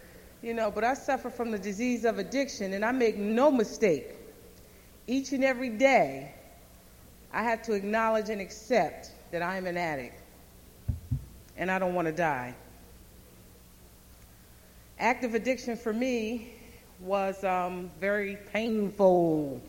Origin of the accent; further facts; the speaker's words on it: Trenton, New Jersey, United States; I'm an addict from Trenton.